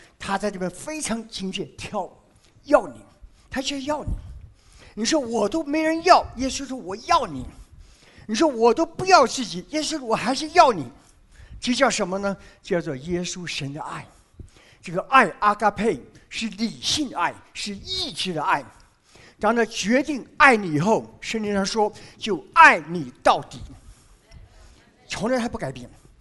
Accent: China; 哎，我们中国人脑筋很清楚的

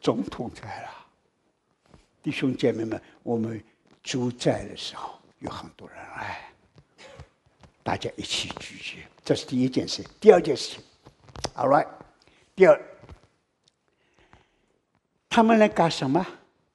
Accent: Taiwan; 我们从台湾来的，

